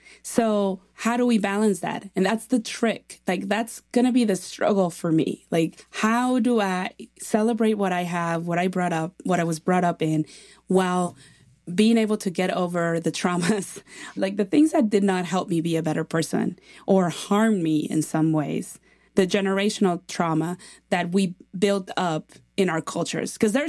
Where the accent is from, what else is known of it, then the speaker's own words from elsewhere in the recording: Mexico; English is a second language; now in United States; When I grew up in Mexico, we have a huge family.